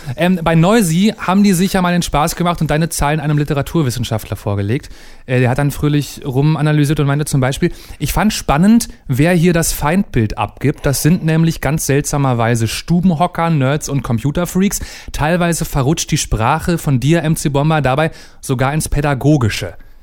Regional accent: Berlin, Germany; im, würde ich sagen, größten Waschlappenbezirk meiner Heimatstadt Berlin zu rappen, im Prenzlauer Berg.

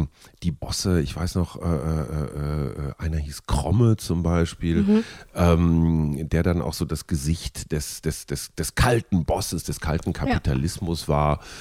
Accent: North Rhine-Westphalia, Germany; Aus meiner Jugend als Kind in Nordrhein-Westfalen

